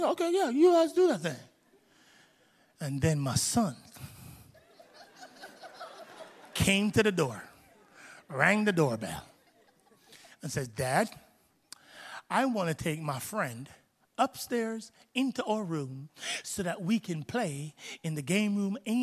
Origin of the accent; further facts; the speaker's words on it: Jamaica; moved away as an adult; I grew up in Jamaica until I was 21 years old. And in Jamaica, where I grew up, my community is the closest to the airport